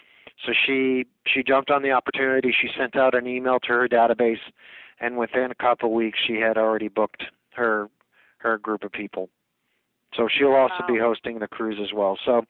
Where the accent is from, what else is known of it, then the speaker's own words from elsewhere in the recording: Fairbanks, Alaska, United States; I was born and raised here in Alaska, up in Fairbanks